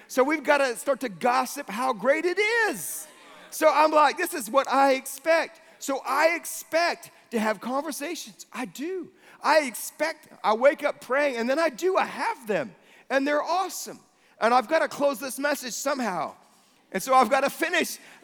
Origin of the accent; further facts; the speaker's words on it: United States; now in Bradford, United Kingdom; I'm from good old, you know, sunny Bradford, VIA America.